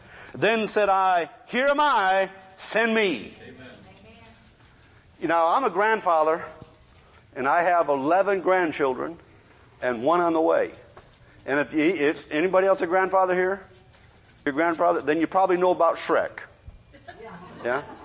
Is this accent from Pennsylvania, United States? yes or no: no; Michigan, United States; You know, I come from Michigan. You don't give hugs in Michigan.